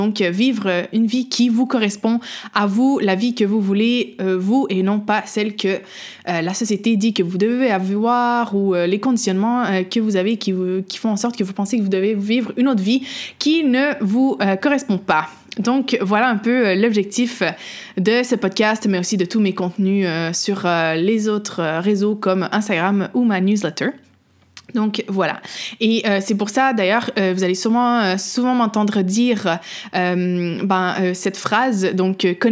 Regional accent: Quebec, Canada; je suis québécoise, vous pouvez sûrement l'entendre dans mon accent, et aussi portugaise.

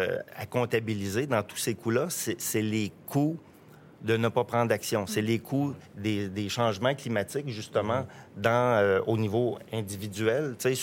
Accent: Quebec, Canada; Moi, je suis originaire de l'Abitibi.

